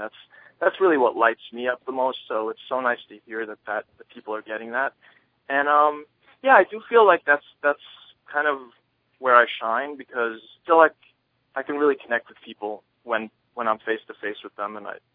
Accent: New York, United States; now in Los Angeles, United States; I hadn't played in New York City since I moved to Los Angeles. I grew up mostly in New York.

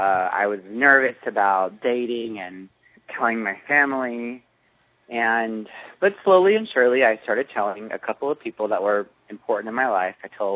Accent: Dallas, Texas, United States; accent: Texan; I mean, I'm from Dallas, and I do have one. It only comes out with a little bit of whiskey

